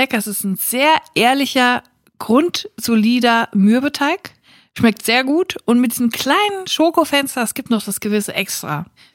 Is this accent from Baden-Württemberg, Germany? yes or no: no; North Rhine-Westphalia, Germany; now in Cologne, Germany; Man muss dazu sagen, ich komme aus dem Siegerland. Das ist nicht weit von Köln